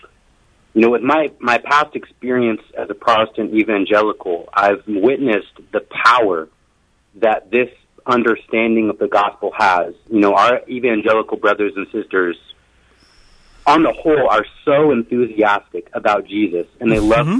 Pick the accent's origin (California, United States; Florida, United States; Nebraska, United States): California, United States; No, I grew up in California.